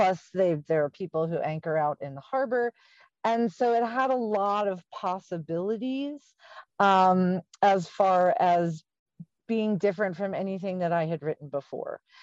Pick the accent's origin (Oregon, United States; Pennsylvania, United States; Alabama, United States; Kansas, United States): Pennsylvania, United States; And so I'm from Pennsylvania. So I flew out to California.